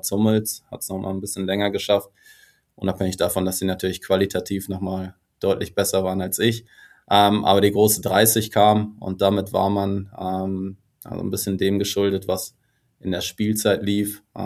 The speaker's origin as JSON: {"language": "German", "region": "North Rhine-Westphalia", "country": "Germany", "said": "Ich komme ursprünglich aus NRW"}